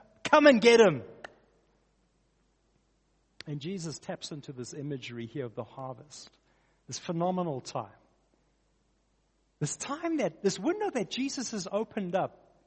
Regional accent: Port Shepstone, KwaZulu-Natal, South Africa; Folks, I grew up on the KwaZulu-Natal South Coast, Port Shepstone area.

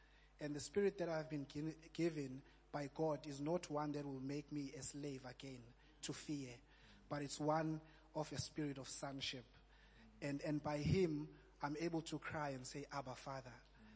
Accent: South Africa; as a young man growing up in South Africa.

